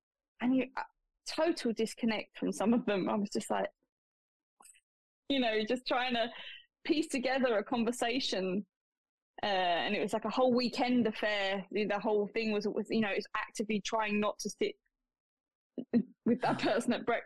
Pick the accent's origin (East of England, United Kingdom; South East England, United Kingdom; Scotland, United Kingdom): East of England, United Kingdom; because I'm from the UK. I'm from Essex originally in England, and I went to university in Wales, which is about a 4-hour drive from where I had grown up.